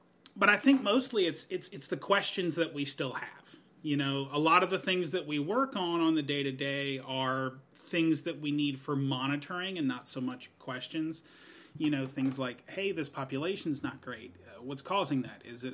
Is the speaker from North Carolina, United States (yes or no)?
no; New Orleans, Louisiana, United States; now in Washington, United States; Well, man, I am from the South, from New Orleans, Louisiana, and a lot of things brought me up here, but usually I would go with the climate.